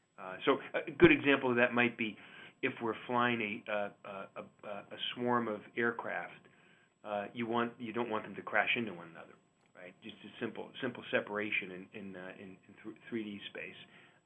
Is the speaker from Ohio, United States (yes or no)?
no; Boston, Massachusetts, United States; I'm from the Boston area, and so, we get, lots of ice storms and about 4 or 5 accidents first day of storm.